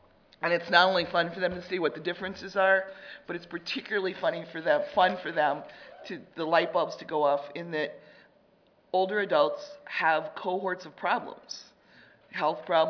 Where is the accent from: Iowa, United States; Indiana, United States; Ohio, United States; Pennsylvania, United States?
Indiana, United States; I'm from Indiana, so I like to be 35th on adopting technology.